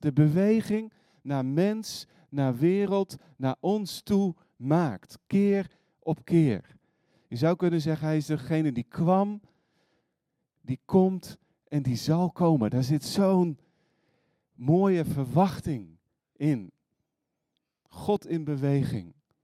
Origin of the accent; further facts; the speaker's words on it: Friesland, Netherlands; Ik ben Fries van oorsprong.